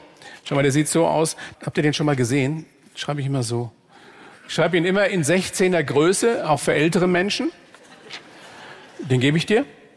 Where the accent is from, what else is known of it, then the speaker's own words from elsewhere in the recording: Bavaria, Germany; Ich komme aus einer Zeit, aus der Oberpfalz, wir hatten ja nichts.